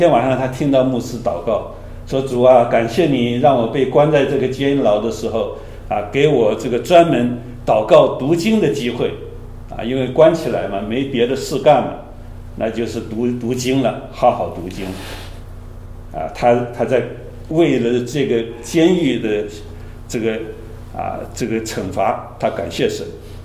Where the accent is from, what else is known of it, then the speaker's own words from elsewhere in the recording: China; 这个都是我们中国人来到这个新环境我们要学的